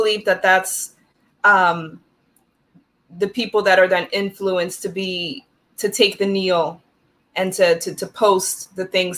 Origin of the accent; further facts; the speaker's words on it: Netherlands; also born or lived in Germany; So I was born in Germany. I grew up in the Netherlands. And so growing up in the Netherlands, I was severely bullied